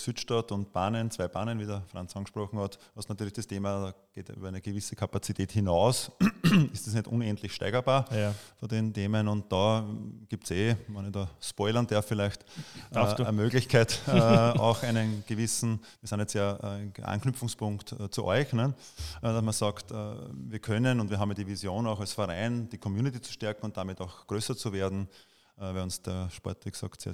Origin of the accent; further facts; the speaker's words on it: Lower Austria, Austria; Ich komme aus dem Weinviertel.